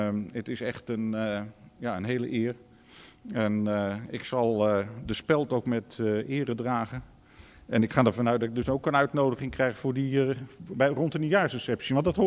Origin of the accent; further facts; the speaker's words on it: Utrecht, Netherlands; ook mij als Utrechter, geboren Utrecht, natuurlijk heel erg aanspreekt